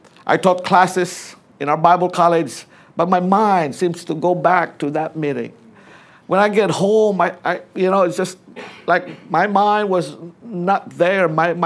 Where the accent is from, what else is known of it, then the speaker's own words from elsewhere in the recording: Philippines; I said, well, I'm a Filipino.